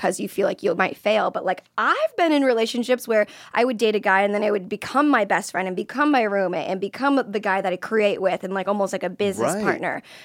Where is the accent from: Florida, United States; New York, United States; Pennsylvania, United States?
Florida, United States; I mean, I'm from Florida, so everything is expensive to everybody.